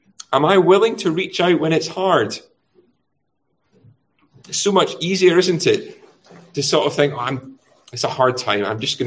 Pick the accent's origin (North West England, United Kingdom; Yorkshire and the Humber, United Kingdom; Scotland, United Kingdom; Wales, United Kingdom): Scotland, United Kingdom; Glasgow; when my parents moved to the area that I grew up in Glasgow